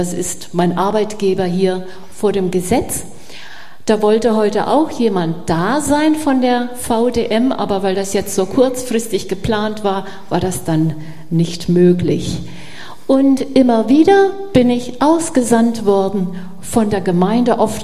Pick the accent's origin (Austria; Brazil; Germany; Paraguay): Paraguay; Ich bin aus Paraguay und meine Eltern waren Flüchtlinge vor 80 Jahren, verließen sie die Sowjetunion, siedelten in der Wildnis aus Paraguay. Da bin ich dann geboren, inmitten von einer großen Familie.